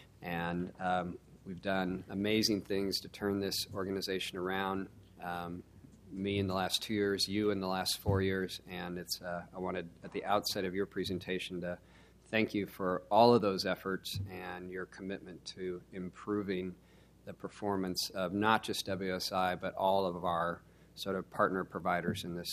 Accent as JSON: {"language": "English", "town": "Newport", "region": "Oregon", "country": "United States", "tie": "born or raised there", "said": "As a family who went through tough times as Oregon went through recessions, growing up in Newport, my family sought assistance"}